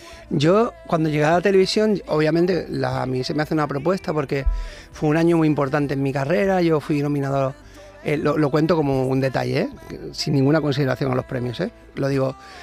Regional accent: Barcelona, Catalonia, Spain; born there; Yo nací en Barcelona de casualidad.

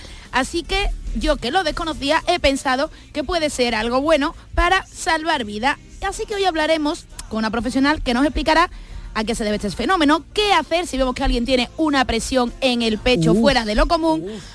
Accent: Seville, Andalusia, Spain; y yo como sevillano lo digo porque consideramos que todo lo que pasa aquí tiene repercusión mundial.

